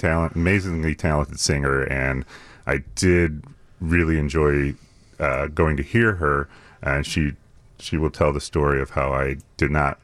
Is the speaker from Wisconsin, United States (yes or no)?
no; Chicago, Illinois, United States; also born or lived in South Korea; And one thing living over in South Korea, I really missed live music. Growing up in Chicago, you're so used to being able to see anything on the weekend, genres of all kinds.